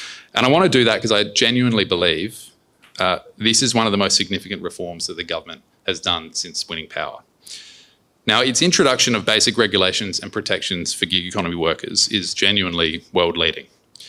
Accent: South Australia, Australia; Even my home state of South Australia recorded its lowest unemployment rate ever of just 3.2%.

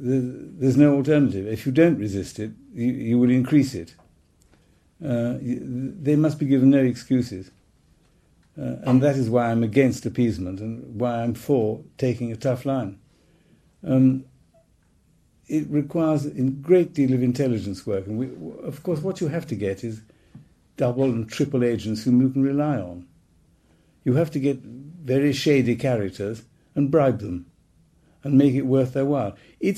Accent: United Kingdom; I feel myself to be extremely British. I'm not English.

